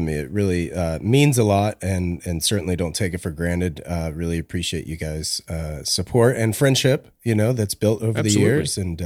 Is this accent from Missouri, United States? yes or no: no; Raleigh, North Carolina, United States; And I grew up in Raleigh, North Carolina, and I just kind of wanted to experience something different